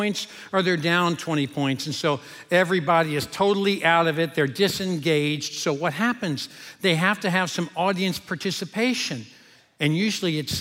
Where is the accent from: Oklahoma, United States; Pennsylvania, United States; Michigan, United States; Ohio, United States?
Ohio, United States; Cincinnati; Now, I grew up in Cincinnati. And baseball was really big there.